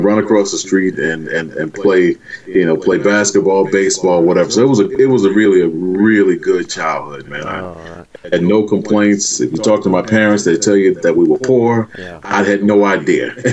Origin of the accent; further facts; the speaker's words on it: Brooklyn, New York, United States; You know, I was born and raised there. Actually, mom is still there. Oh. So I'm in Brooklyn all the time.